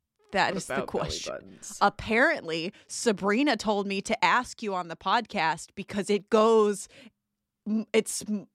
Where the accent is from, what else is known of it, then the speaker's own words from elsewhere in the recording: the South, United States; I grew up in the South in America.